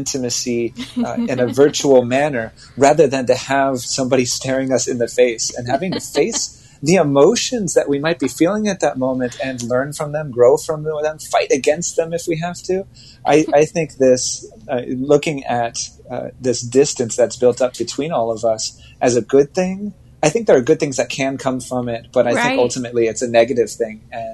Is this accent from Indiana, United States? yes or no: no; Santa Monica, California, United States; also born or lived in Los Angeles; all of my siblings, we grew up in Santa Monica and Los Angeles. And so we our heart is there